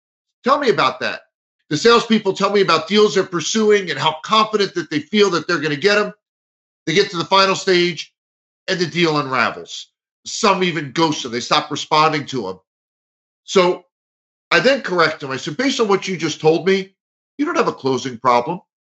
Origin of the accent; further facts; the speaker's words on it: Marlboro, New Jersey, United States; I grew up in Marlboro, New Jersey, which is in central New Jersey.